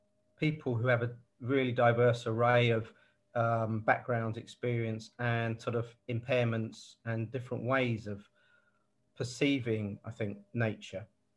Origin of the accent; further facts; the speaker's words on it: South East England, United Kingdom; Buckinghamshire.